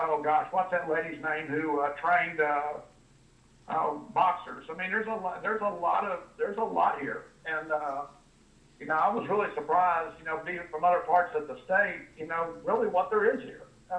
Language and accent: English; Houston, Texas, United States; when I was a basketball player, you know, I grew up in Houston, you know